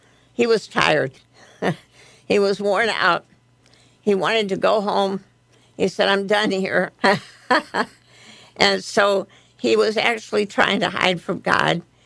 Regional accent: St. Louis, Missouri, United States; So I have been around dogs all my life. I grew up in Dogtown in St. Louis, Missouri.

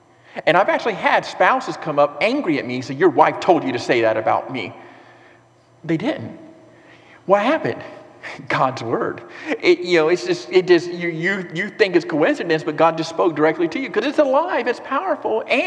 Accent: Florida, United States; And we're from Florida. We're from, it's flat here, Roosevelt Bridge is the biggest thing we've ever been on

